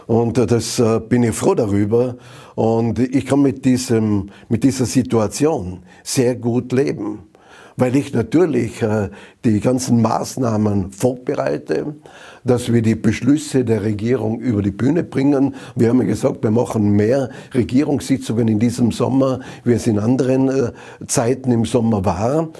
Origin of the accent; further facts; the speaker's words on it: Zams, Tyrol, Austria; Ich bin kurz vor dem Landesparteitag in Zams, in meiner Heimatgemeinde, auf den Berg raufgegangen